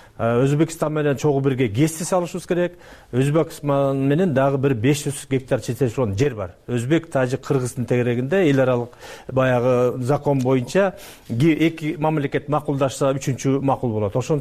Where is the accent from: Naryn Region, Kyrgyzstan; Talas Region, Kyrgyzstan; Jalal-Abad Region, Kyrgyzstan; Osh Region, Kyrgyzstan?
Osh Region, Kyrgyzstan; Uzgen; Экинчиден мен мисалы үчүн ошо Кемпир-Абадтын жээгинде төрөлүп өскөндүн да. Биз мисалы үчүн өзгөндүктөр же кара суулуктар өз суроолоруна жооп алган жок.